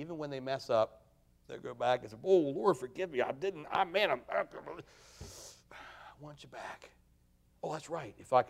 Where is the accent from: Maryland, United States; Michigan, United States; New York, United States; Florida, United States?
Maryland, United States; There were 75,000 people in Carroll County when I grew up.